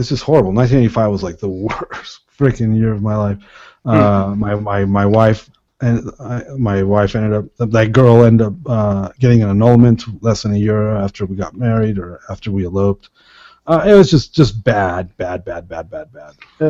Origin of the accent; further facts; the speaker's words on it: California, United States; we're all from Southern Cal